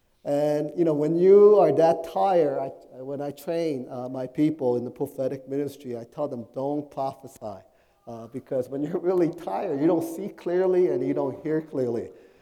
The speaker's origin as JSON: {"language": "English", "region": "East Coast", "country": "United States", "said": "Yes, I'm from the East Coast, and so there's a three-hour difference."}